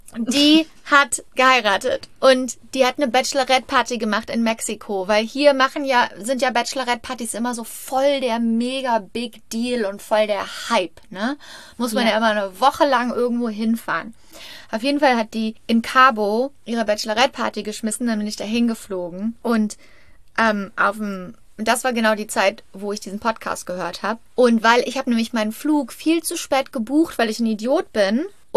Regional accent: Germany; now in United States; Ich bin ja Deutsche. Also ich hab eine amerikanische Green Card, aber einen deutschen Reisepass.

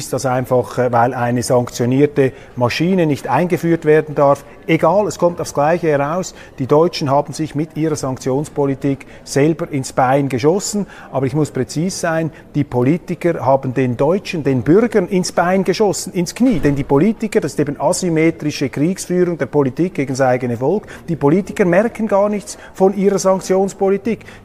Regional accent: Switzerland; ich bin als Schweizer stolz darauf

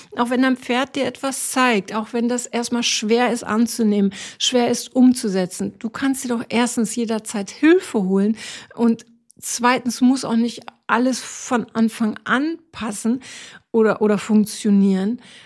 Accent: Northern Germany, Germany; ich komme halt komplett aus dem Norden.

